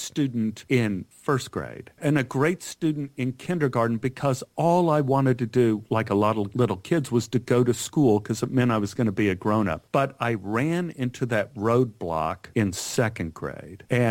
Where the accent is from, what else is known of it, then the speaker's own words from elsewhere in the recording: Dallas, Texas, United States; I am from Dallas, Texas, but my mother was from Pennsylvania, Troop, Pennsylvania, which is right near Wilkes-Barre.